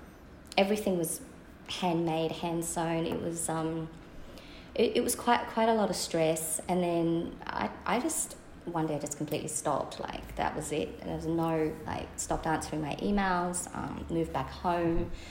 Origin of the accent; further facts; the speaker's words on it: Cabramatta, New South Wales, Australia; And growing up in Cabramatta, it was just a very historical time in Australia's history.